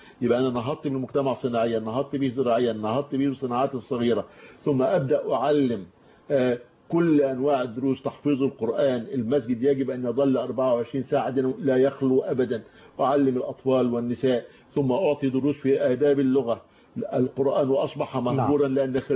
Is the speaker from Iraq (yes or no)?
no; Egypt; عندنا في مصر 200,000 مسجد